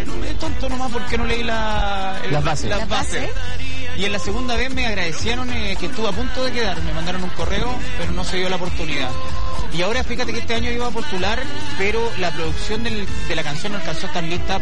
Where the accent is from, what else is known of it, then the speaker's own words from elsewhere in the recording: Antofagasta, Chile; uno dice Antofagasta, es gigante, pero igual es como pueblo chico, como que todos ya te conocen, pues mi tierra.